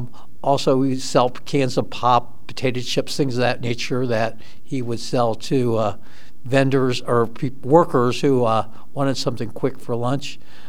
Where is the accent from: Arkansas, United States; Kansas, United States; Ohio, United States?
Ohio, United States; Dayton; I grew up in Dayton, Ohio. Lived in a house a couple miles north of downtown Dayton, and very familiar with the arcade.